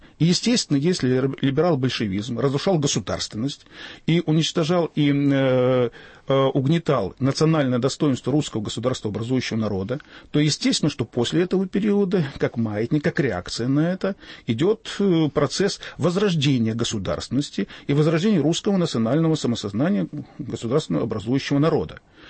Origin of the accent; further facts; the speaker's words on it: Belarus; я сам белорус, и моя мама была вывезена в 14 лет в Германию